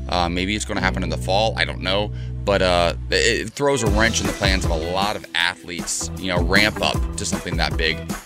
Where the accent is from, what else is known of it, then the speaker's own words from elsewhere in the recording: Ohio, United States; But first, we're heading to my home state of Ohio.